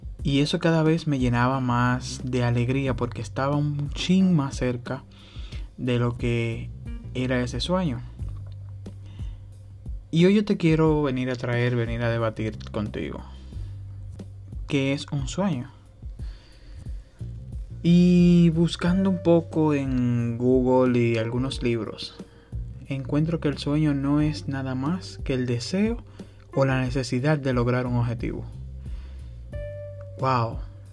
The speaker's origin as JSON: {"language": "Spanish", "country": "Dominican Republic", "said": "soy de la República Dominicana y he creado este proyecto en un tiempo de pandemia, tiempo de recogimiento"}